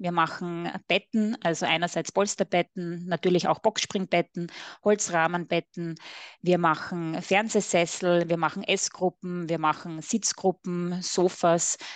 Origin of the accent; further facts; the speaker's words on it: Styria, Austria; mit Sitz in der schönen Oststeiermark in Österreich. Man hört es natürlich auch etwas an meinem Akzent.